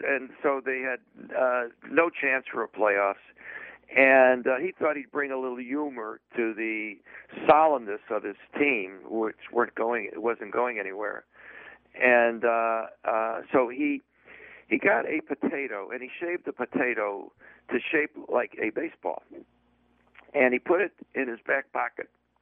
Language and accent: English; Chicago, Illinois, United States; now in New York, United States; I'm not saying that just because I was from Chicago, but and a lifetime Cub fan. But although I've been in New York for almost 50 years